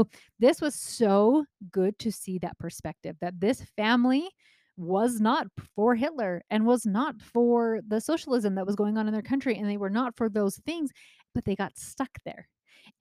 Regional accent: Utah, United States; I grew up in Utah. I don't think there's ever been segregation in Utah.

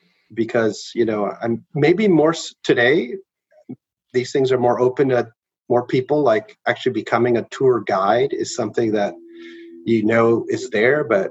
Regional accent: Toronto, Ontario, Canada; moved away as an adult; also born or lived in Chile; now in United States; I was born in Chile and I grew up in Toronto. So I moved there when I was a kid. So, you know, little kid.

